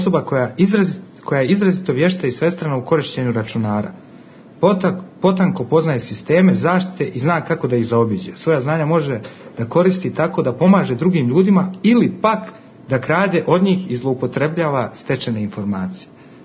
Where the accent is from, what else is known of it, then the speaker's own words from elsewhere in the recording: Berlin, Germany; also born or lived in Sarajevo, Bosnia and Herzegovina; now in Belgrade, Serbia; pošto sam kao nekako kao beskućnik stalno cijelo svoj život, jer sam rođen u Sarajevu, pa porijeklom iz Hercegovine, pa ne znam više, odrastao u Berlinu